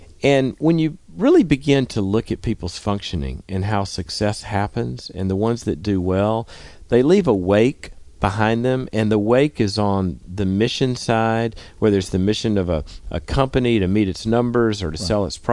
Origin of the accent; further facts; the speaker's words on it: the South, United States; I grew up in the South